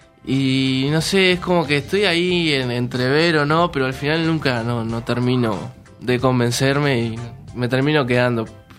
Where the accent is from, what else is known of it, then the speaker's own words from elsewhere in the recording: Uruguay; Como cualquier uruguayo que está acá, que la tiene que luchar entre el estudio y el deporte, o estudio y trabajo, como sea.